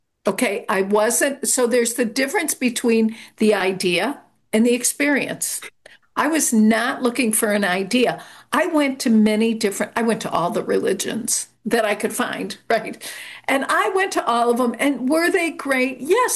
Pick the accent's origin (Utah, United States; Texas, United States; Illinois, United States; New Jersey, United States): Illinois, United States; Chicago; I'm from Chicago. I never even, what is this word Akashic, right?